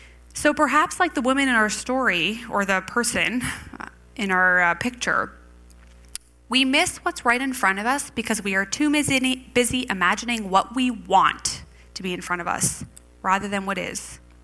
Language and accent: English; Canada; because we're Canadian, we're going to come by with a neighbor in a canoe